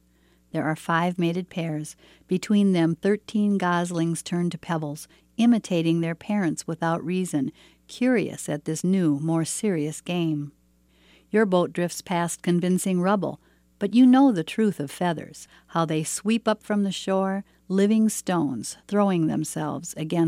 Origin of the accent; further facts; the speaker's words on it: Cotton, Minnesota, United States; I'm from Cotton, Minnesota.